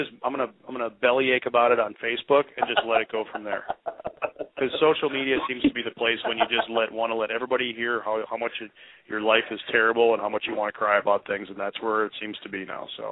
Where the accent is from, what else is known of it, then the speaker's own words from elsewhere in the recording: Minnesota, United States; But we talked a long time ago about how just being a Minnesotan is a sport in of itself, and it's like a tough sport, right?